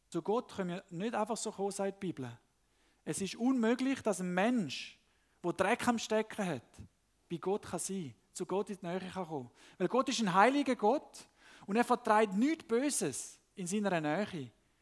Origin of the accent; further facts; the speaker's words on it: Panama; Als ich aufgewachsen bin in Panama, dort hat man häufig nicht Zäune, sondern eben Mauern.